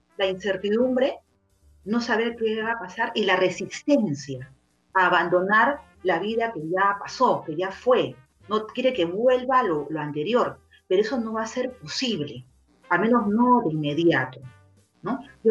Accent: Peru; now in Spain; Perú, mi tierra también está exactamente igual

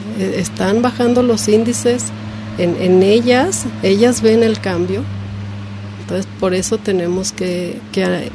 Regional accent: Mexico; Como responsable, como patriota, como mexicano, podemos estar contribuyendo para que bajen estos niveles.

